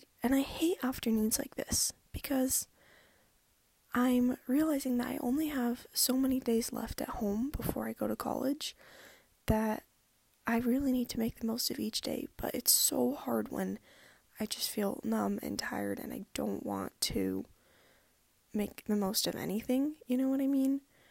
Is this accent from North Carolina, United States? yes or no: no; Utah, United States; I am from the U.S. I'm from Utah.